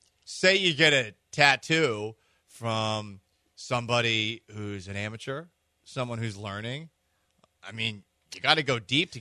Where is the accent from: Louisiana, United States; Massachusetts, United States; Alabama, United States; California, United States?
Massachusetts, United States; Boston; As a kid growing up in Boston.